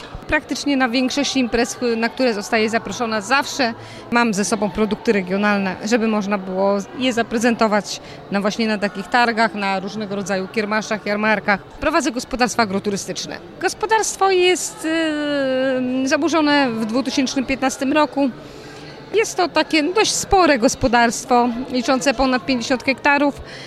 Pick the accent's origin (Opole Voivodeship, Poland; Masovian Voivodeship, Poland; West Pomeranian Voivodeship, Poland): Masovian Voivodeship, Poland; Przytuły Stare; Pochodzę z powiatu ostrołęckiego, dokładnie miejscowość Przytuły Stare i reprezentuję gminę Rzekuń.